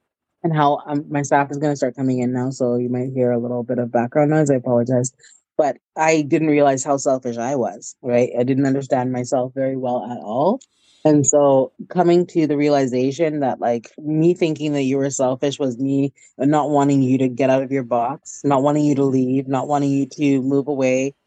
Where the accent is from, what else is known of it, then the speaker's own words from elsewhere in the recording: Nigeria; And as a Nigerian, I would say, like, my people are very hard